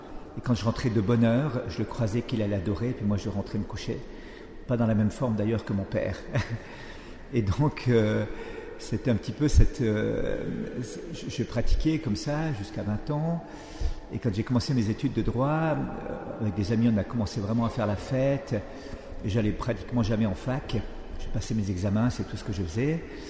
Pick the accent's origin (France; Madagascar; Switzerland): Switzerland; Valais; J'avais été élu à 23 ans au Parlement de la région de Suisse où je viens, du Valais.